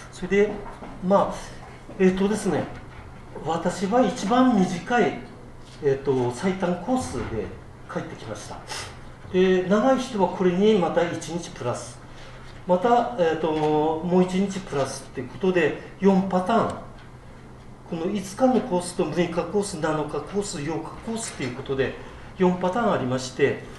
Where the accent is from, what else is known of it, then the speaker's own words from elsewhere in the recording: Aomori, Japan; 11番の私までが青森出身と